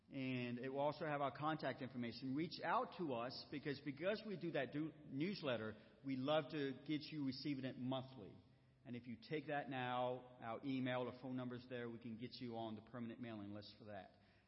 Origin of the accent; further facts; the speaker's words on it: Augusta, Georgia, United States; And spent time in North Carolina, was originally stationed in on the coast many years ago. But born and bred in Augusta, Georgia.